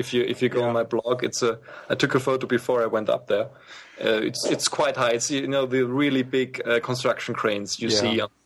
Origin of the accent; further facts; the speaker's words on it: Innsbruck, Tyrol, Austria; now in Vienna, Austria; I'm from Innsbruck, which is considered the heart of the Alps. You know, it's a 150,000 people town, which is right in the middle of these beautiful mountains.